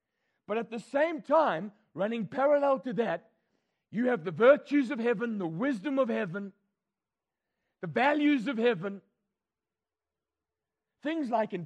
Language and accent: English; Scotland, United Kingdom; I remember I told you I'm a Scotsman.